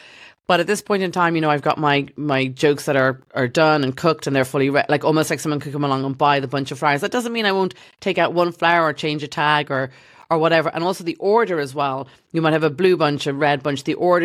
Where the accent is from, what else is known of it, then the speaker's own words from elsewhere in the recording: Dublin, Leinster, Ireland; Growing up in Dublin, we used to have Moore Street, so they would be selling apples and oranges and flowers.